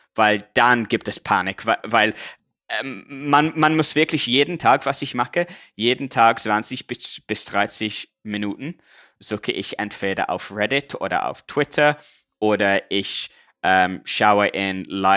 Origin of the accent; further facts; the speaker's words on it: England, United Kingdom; German is a second language; now in Central Europe; Was ich als Engländer wirklich mag, wenn man in Mitteleuropa lebt, ist, dass es so einfach ist, mit dem Bus oder mit der Bahn zu anderen Ländern zu fahren